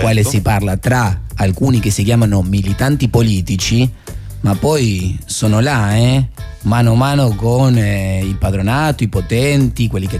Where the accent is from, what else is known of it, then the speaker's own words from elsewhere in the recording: Argentina; ve lo dico da argentino veramente